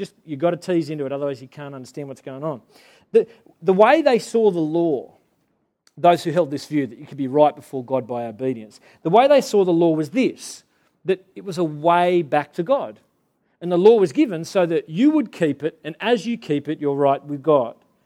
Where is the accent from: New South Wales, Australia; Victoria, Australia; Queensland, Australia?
New South Wales, Australia; Back in the 90s, I grew up in the Shire.